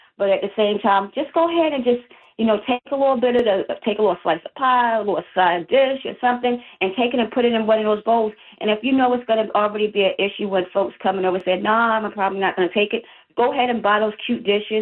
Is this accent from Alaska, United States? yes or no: no; Maryland, United States; accent: East Coast; I'm from Maryland. It probably sounds like you can hear the East Coast accent, but yeah, I'm from Maryland.